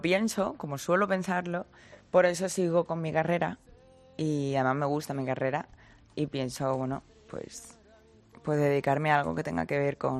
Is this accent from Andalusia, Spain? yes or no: yes; Seville, Andalusia, Spain; Yo soy sevillana 100%. Y además me pongo muy sensible cuando hablo de mi Sevilla.